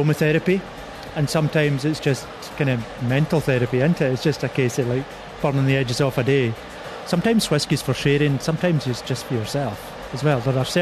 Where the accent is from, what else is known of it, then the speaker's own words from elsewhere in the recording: Islay, Scotland, United Kingdom; I grew up on Islay, which is an island in the west coast. And on Islay, there are 12 distilleries. There are 3,000 people.